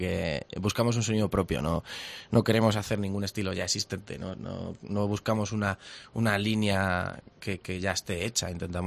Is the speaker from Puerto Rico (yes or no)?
no; Toledo, Castilla-La Mancha, Spain; now in Cuenca, Spain; Y ella y yo somos de Toledo, aunque en el DNI pone que somos de Cuenca ya.